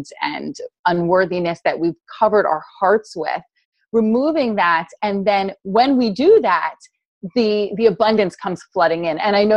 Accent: New Jersey, United States; You know, I'm this mom from Jersey, from South Jersey, which is like the worst of Jersey.

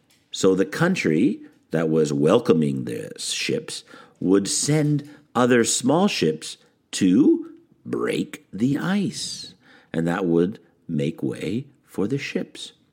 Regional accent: Schaumburg, Illinois, United States; That's my hometown, not Toronto.

